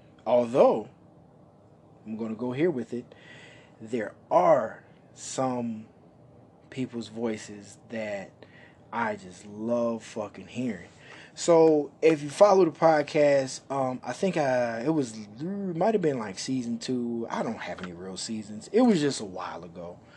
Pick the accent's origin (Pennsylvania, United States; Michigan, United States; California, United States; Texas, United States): Michigan, United States; Detroit; I'm originally from Detroit. Women in Detroit don't necessarily have an accent, right?